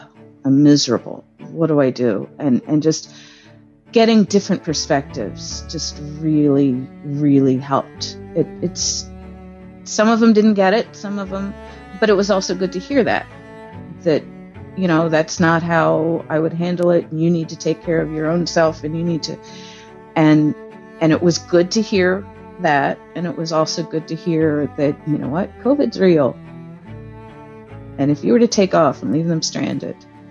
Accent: Rochester, New York, United States; The longer I've been here, the more I miss my home in Rochester. I miss being a New Yorker.

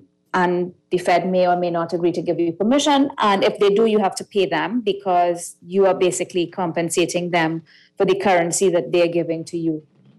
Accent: Trinidad & Tobago; I'm from Trinidad.

